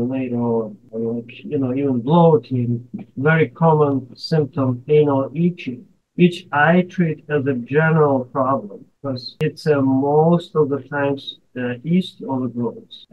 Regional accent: Ukraine; moved away as an adult; now in United States; But briefly, I am originally from Ukraine. I graduated in a medical school, from medical school there in 1989.

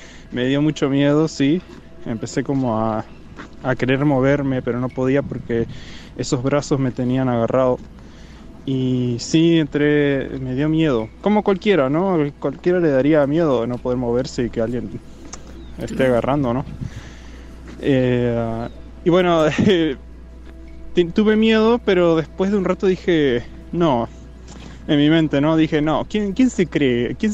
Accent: Argentina; de Argentina

